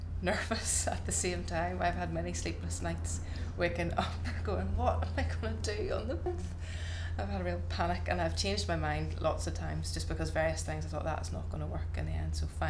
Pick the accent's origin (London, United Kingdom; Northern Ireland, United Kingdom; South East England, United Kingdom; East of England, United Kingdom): Northern Ireland, United Kingdom; Belfast; I am 31 years old and I come from Belfast.